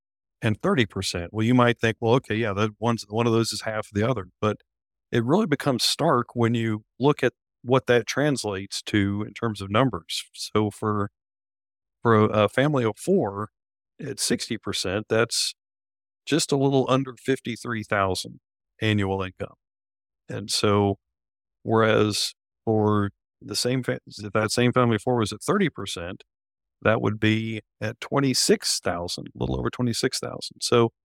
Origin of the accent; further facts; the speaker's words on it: North Carolina, United States; It's basically the population of my home state here in North Carolina and the size of one of its counties.